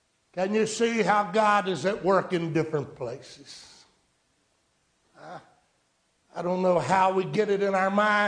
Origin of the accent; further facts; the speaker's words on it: Saluda, United States; I'm from Saluda, 500 to 600 population, maybe a little more in the summer. We have the Floridian factor.